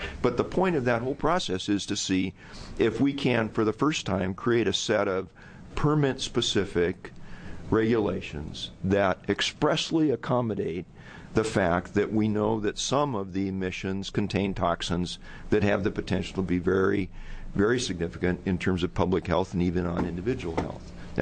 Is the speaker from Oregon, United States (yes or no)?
yes; Eugene, Oregon, United States; I grew up in Eugene, and I remember distinctly in my days before the formation of DEQ